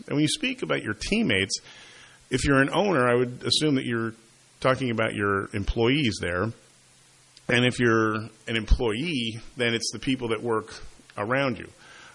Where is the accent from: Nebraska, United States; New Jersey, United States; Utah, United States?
New Jersey, United States; Flemington; He knew I liked racing, and he knew I was from Flemington.